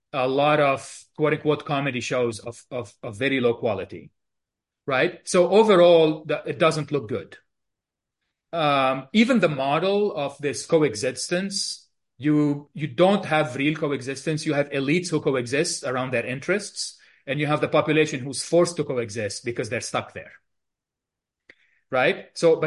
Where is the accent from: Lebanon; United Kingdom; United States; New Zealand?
Lebanon; growing up in Lebanon